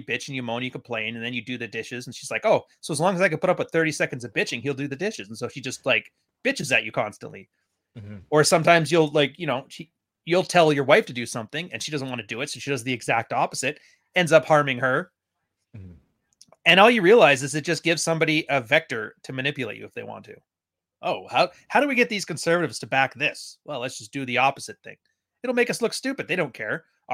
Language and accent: English; Canada; as a Canadian, you're like, okay, they keep talking about the Second Amendment.